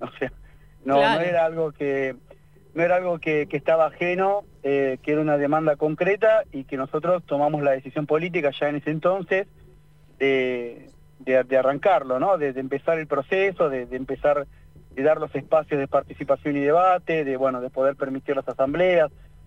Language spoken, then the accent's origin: Spanish; Pampas, Argentina; now in Buenos Aires, Argentina; Soy de la región pampeana, sí, pero vivo en la ciudad de Buenos Aires.